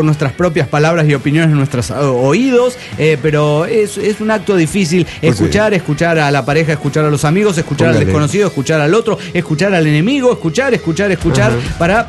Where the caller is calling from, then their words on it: Managua, Nicaragua; desde Managua, Nicaragua.